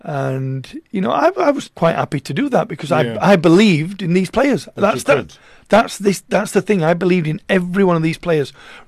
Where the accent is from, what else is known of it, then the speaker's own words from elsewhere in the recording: Yorkshire and the Humber, United Kingdom; It's nice to be thought of that I could go to Rotherham, which is my 5 miles from my hometown, and Burton Albion, where I used to do the under-18s.